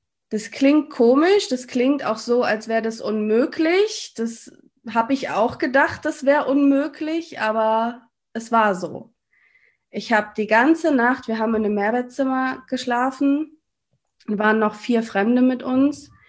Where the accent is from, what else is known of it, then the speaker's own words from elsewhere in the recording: North Rhine-Westphalia, Germany; das hast du schon gesagt. Ich bin 34 Jahre alt und ich komme aus NRW. Ich wohne in der Nähe von Düsseldorf, in einem kleinen Städtchen namens Willich.